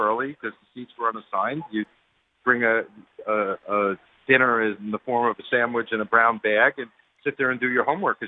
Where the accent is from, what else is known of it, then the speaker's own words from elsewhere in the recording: New York, United States; But I grew up in New York, so you can you draw your own conclusions